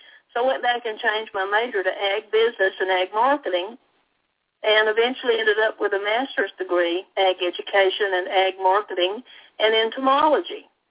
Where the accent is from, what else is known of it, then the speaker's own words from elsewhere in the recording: Salem, Florida, United States; I grew up here in Taylor County, Florida, on a farm near Perry, Florida, well, actually Salem, Florida, which is just a little tiny place that had a elementary school and a post office and a couple little stores.